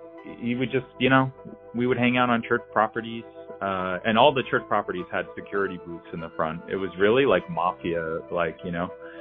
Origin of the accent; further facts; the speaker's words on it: Tarrytown, New York, United States; when I was growing up in Tarrytown, I was in Tarrytown, New York. It was like elementary, middle school age.